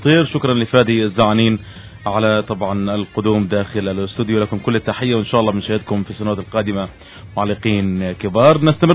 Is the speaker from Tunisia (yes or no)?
no; Palestine; now in Egypt; هناك كثير احنا جالية فلسطينية ونقيم مصر